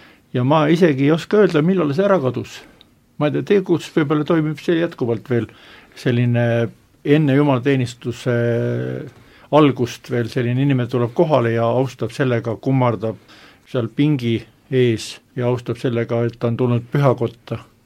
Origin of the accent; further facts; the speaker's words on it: Pärnu, Pärnu County, Estonia; kui ma oma lapsepõlves Pärnu maannal koguduses käisin